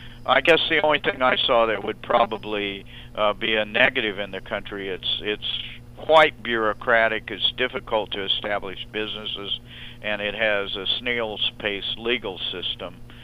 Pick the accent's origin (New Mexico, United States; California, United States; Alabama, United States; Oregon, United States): New Mexico, United States; Albuquerque; the cars are newer and in better shape than anything I see in my hometown, Albuquerque, New Mexico.